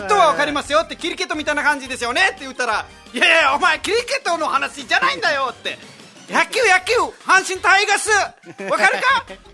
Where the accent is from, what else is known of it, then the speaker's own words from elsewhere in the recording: Nepal; Japanese is a second language; now in Japan; ナマステー、ネパールから来ました